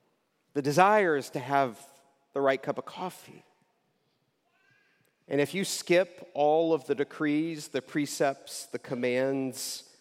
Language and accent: English; United States; And most of us kind of bristle at this because we're modern American, individualistic, I can do what I want whenever I want kind of people.